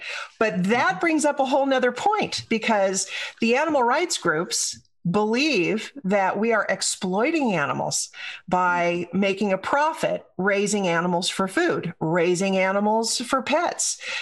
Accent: California, United States; I grew up in Southern California when agriculture was king. We were surrounded by farmers and ranchers.

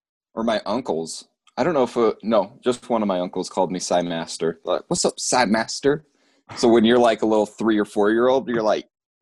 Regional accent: Idaho, United States; I mean, I'm from Idaho. Like I have a love-hate relationship with it.

